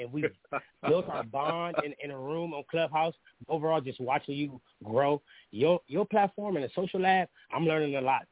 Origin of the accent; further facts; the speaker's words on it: Columbus, Ohio, United States; now in Bay Area, United States; I'm from the Bay Area, you feel me? I grew up in Columbus, Ohio. I'm residing out of the Bay Area with my music, and I'm 27.